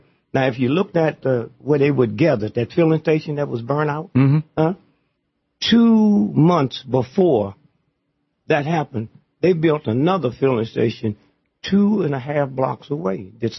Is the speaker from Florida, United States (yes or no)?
no; St. Louis, Missouri, United States; I'm from St. Louis.